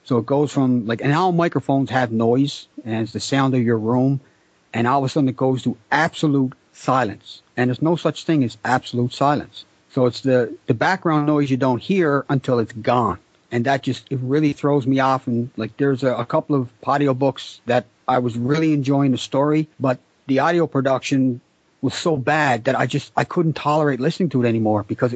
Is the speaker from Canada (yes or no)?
yes; Canada; Ironically, I'm from Canada, and my music has never been played in Canada.